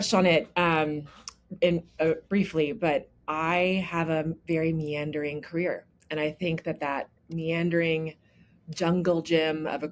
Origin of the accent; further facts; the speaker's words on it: Fort Worth, Texas, United States; I'm from Fort Worth, Texas. Fort Worth is a, you know, funny little town. It's the sidekick to Dallas, as many people believe. Fort Worth is pretty distinct in its own right.